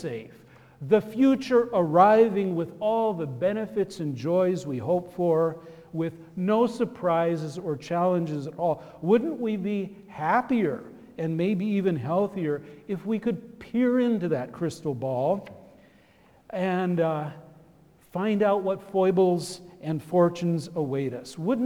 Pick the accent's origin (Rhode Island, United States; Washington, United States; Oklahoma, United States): Washington, United States; Everett; In my hometown, these still exist along the main highway through Everett, Washington